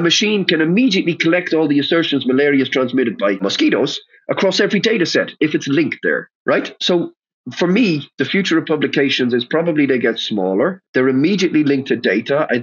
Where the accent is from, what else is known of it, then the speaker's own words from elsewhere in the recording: Ireland; now in Amsterdam, Netherlands; So I'm an Irishman living in Amsterdam, working in Brussels, right?